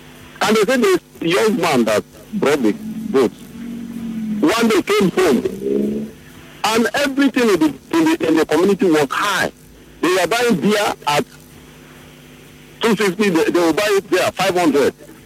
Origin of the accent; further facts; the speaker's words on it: Zambia; I think I was privileged to be in Zambia. I'm from Zambia also.